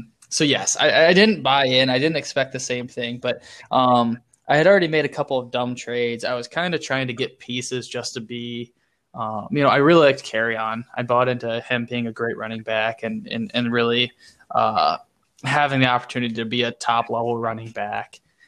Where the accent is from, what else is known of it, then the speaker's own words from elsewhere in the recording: Clinton, United States; I love David being from Clinton and everything, and you know, my hometown